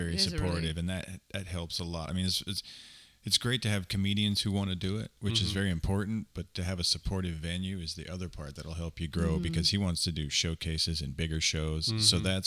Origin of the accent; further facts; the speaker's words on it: Utah, United States; I'm from Utah. It's my bad. I was raised that way.